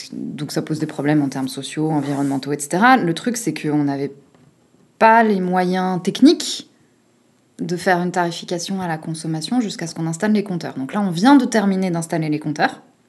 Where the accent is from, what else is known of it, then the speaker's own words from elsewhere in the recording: Grenoble, Auvergne-Rhône-Alpes, France; Alors moi, je suis grenobloise d'origine. Après, j'ai bougé un peu partout en France et dans le monde pour mon travail dans la coopération internationale.